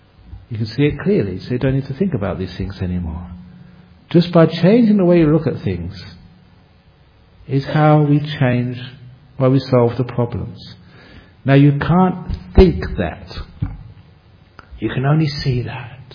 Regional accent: London, United Kingdom; I remember growing up in London, and we'd have in the school had a big map of the world.

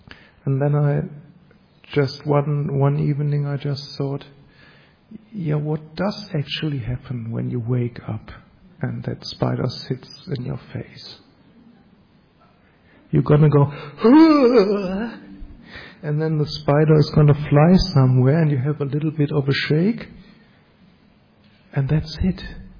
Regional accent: Germany; I come from Germany

